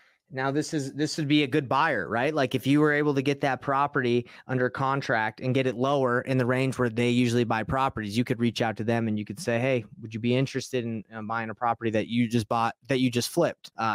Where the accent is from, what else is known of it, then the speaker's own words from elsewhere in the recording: East Cobb, Georgia, United States; I grew up in East Cobb in Georgia